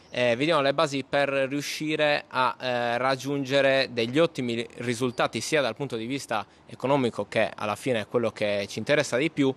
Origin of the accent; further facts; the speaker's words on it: Cagliari, Sardinia, Italy; ho 29 anni e anche io, come si sente dall'accento, sono di Cagliari.